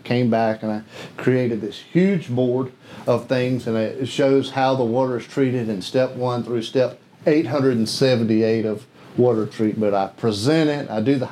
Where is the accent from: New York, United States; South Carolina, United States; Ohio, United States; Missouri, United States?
South Carolina, United States; Kershaw; I'm from Kershaw, South Carolina. Shout out to Andrew Jackson High School. Go Vols.